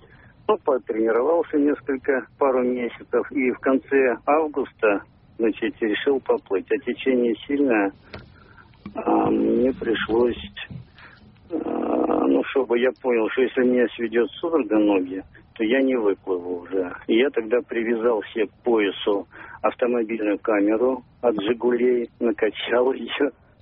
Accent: Volgograd, Volgograd Oblast, Russia; я из Волгограда.

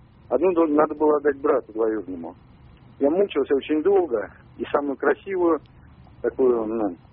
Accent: Tula, Tula Oblast, Russia; я из Тулы.

